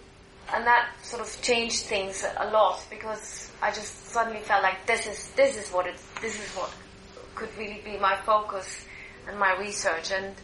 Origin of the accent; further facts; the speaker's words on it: Munich, Bavaria, Germany; moved away as an adult; now in London, United Kingdom; And I'm originally from Germany, from Munich, actually, and I've lived here in London over 20 years.